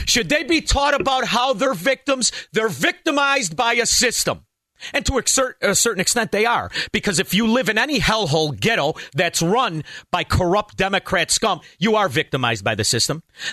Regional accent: Melrose Park, Illinois, United States; maybe this is because I'm from Melrose Park. Maybe this is what it is. And Melrose Park, when I grew up, was not a rich neighborhood.

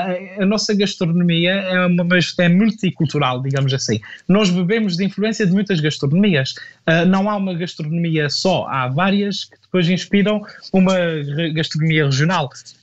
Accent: Azores, Portugal; os Açores, e aquilo que eu tenho feito é uma forma de fazer política, que é estar apaixonado pela minha terra

